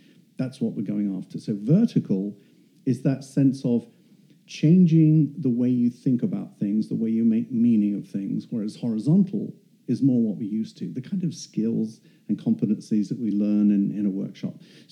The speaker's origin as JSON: {"language": "English", "region": "Texas", "country": "United States", "accent": "Texas", "moved": "as an adult", "said": "And my Texas accent's not got any better since I moved here 5 years ago."}